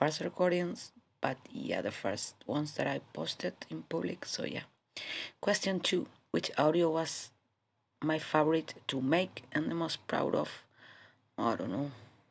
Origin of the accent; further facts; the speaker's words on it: Spain; English is a second language; Which country am I from? Spain. Born and raised in Spain. I know that it's something odd about my accent.